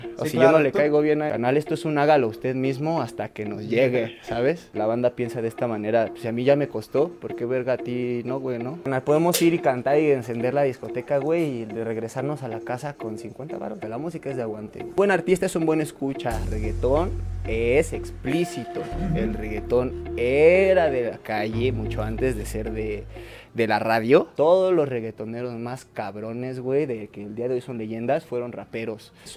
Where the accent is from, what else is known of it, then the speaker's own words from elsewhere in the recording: Nezahualcóyotl, State of Mexico, Mexico; soy procedente de Neza, tengo 25 años.